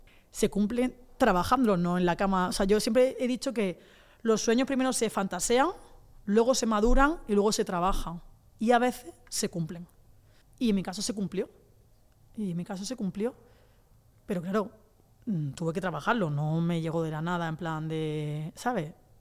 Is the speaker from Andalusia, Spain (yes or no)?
yes; Aguamarga, Andalusia, Spain; En Aguamarga, por ejemplo, yo decía, tío, es que mi pueblo entero tiene el libro.